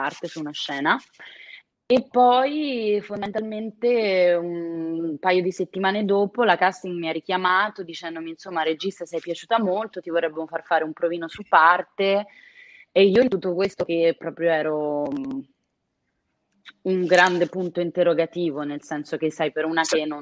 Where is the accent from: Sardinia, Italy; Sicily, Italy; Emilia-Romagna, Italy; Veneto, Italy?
Emilia-Romagna, Italy; Bologna; avevano aperto dei provini a Bologna, nella mia città natale d'origine